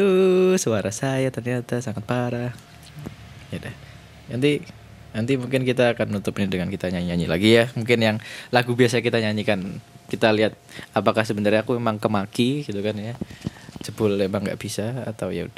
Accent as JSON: {"language": "Indonesian", "town": "Yogyakarta", "region": "Special Region of Yogyakarta", "country": "Indonesia", "said": "Kasarnya kayak kita orang Jogja gitu kan ya, kita gak tahu band-band Jogja ada apa aja"}